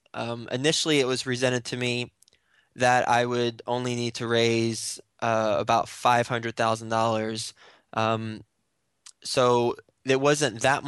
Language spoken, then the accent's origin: English; Fort Worth, Texas, United States; also born or lived in Flint, Michigan; now in New York City, United States; I'm from Fort Worth, Texas. Was born in Flint, Michigan, from Fort Worth, and now live in New York City